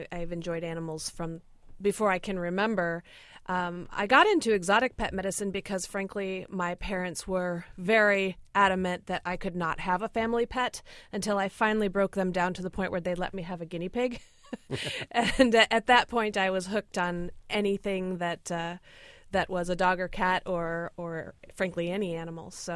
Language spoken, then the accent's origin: English; DeKalb, Illinois, United States; I remember growing up in DeKalb, Illinois, and making the 3-hour drive to come to open house.